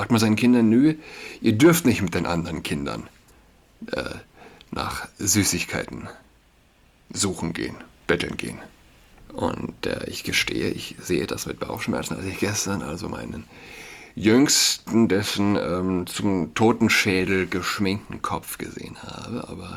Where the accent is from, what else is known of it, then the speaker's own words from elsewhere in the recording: Saarland, Germany; für mich als Saarländer